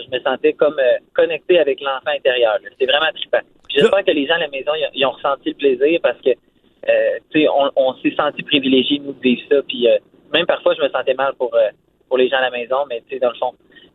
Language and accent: French; Victoriaville, Quebec, Canada; Moi, j'ai grandi à Victo. Ma famille est de Victo. Je suis né à Victo. Mais à partir de secondaire 4, à mes frais, j'ai décidé d'aller au Collège Saint-Bernard à Drummond.